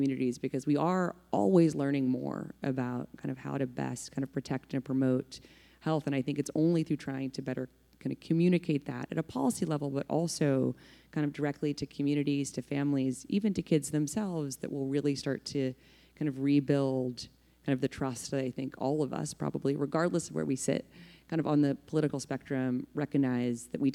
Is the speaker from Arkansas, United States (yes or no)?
yes; Arkansas, United States; also born or lived in San Francisco Bay Area; now in New York City, United States; While I'm very grateful for growing up in Arkansas and loved my time here in the Bay Area, I've lived in New York longer than anywhere else in my life by a significant margin.